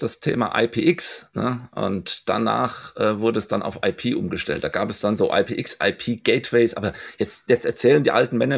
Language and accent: German; Hesse, Germany; wie man bei uns in Hessen sagt, Gude.